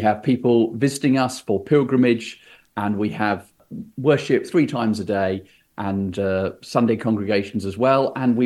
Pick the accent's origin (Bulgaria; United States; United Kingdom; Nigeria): United Kingdom; South East England; I grew up in Sussex in the south of England. I went to church as a child